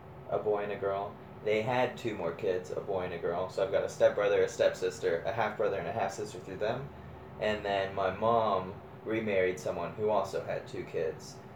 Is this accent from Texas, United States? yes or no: yes; Texas, United States; I guess I'm looking at a map of Texas right now. That very, very bottom tip is where I'm from.